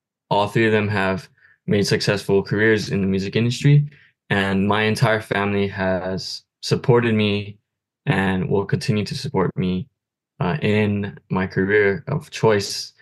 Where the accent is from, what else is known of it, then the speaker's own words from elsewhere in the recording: Hawaii, United States; I am Native Hawaiian and Asian.